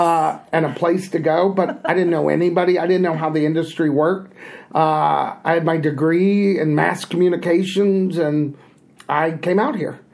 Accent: Midland, Texas, United States; Weirdly enough, even before, so before we moved to Houston, we grew up in Midland, Texas, West Texas

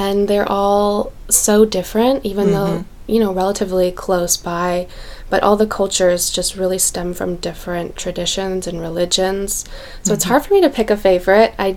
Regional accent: Indianapolis, Indiana, United States; I grew up here in Indianapolis, and I was always a big plant lover as a kid.

